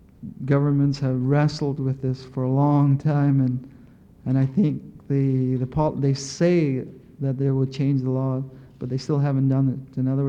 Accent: Yukon, Canada; And that was one of the hallmarks of the Yukon Indian people, is that we've did away, while the distinction exists in law between status and non-status people, in terms of dealing with ourselves

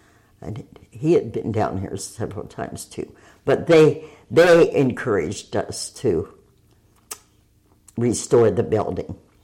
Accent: East Moline, Illinois, United States; also born or lived in Iowa / Ohio; Illinois. I was born in Illinois, the Quad Cities, or East Moline, and then I raised my family in Illinois, Iowa, Ohio.

